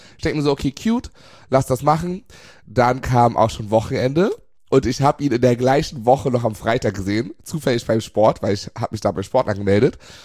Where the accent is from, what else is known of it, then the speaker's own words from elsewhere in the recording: Berlin, Germany; Alter 30, sieht zwar aus wie 21, aber genau, bin gebürtiger Berliner auf jeden Fall, würde reinschreiben, bin deutsch. Aber Wurzeln kommen bei mir aus Ghana und Mosambik.